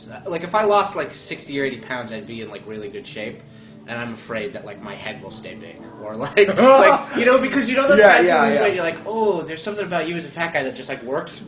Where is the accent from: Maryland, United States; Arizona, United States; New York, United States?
New York, United States; Woodhaven; also born or lived in Wappingers Falls; I am from Woodhaven, Queens, originally.